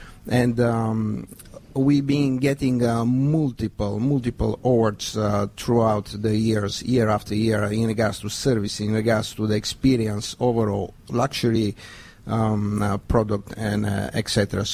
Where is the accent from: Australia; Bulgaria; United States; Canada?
Bulgaria; I'm coming from Bulgaria, and I live on a beautiful Black Sea coast.